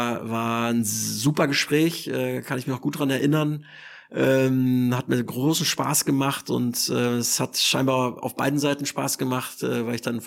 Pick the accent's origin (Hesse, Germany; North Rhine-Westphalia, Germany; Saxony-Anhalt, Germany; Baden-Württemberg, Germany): North Rhine-Westphalia, Germany; Münster; ich ja gebürtiger Münsteraner bin